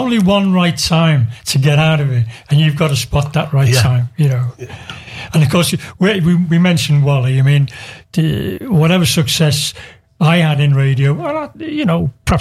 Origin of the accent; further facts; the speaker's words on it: Liverpool, North West England, United Kingdom; I'm a Scouser. I'm not Welsh.